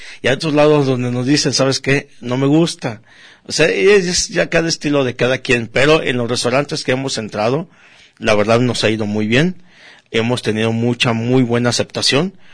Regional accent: Mexico; lo que uno busca como mexicano

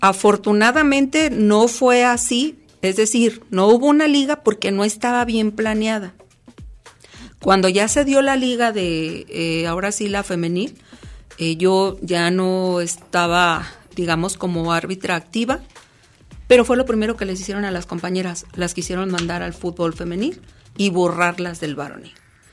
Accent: Mexico; Hay ciertas características que nos hacen distinguirnos, que somos árbitros mexicanos

